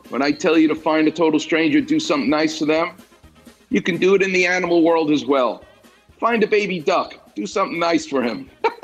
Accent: New York, United States; I'm from New York. I don't care if the gate's open. I'm going in.

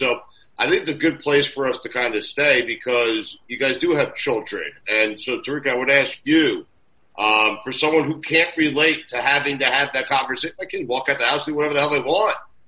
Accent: Sands Point, New York, United States; I am from Sands Point, New York. I'm not going to apologize for any of it.

